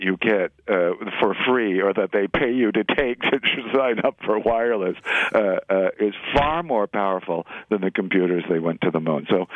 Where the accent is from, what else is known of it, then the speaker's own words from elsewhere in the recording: Houston, Texas, United States; But also, I grew up in Houston, and the house I grew up in was the subject of an astronaut scandal.